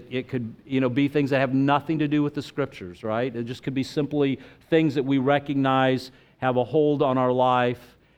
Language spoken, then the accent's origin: English; United States; I mean, they knew that I was from the United States